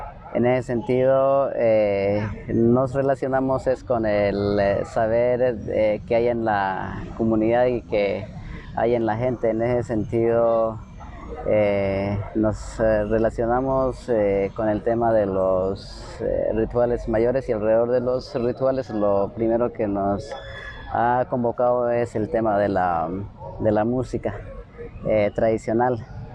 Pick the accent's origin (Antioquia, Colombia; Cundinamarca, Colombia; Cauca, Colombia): Cauca, Colombia; nosotros somos de Tierra Adentro y en lo particular … vivo en esa zona.